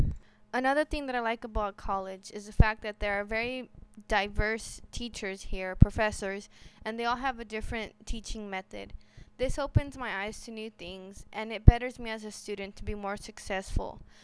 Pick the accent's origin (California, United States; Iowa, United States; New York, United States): California, United States; Indio; now in San Diego, United States; I am from Indio, California, which is here in SoCal, and it is about 30 miles east of the Palm Springs area.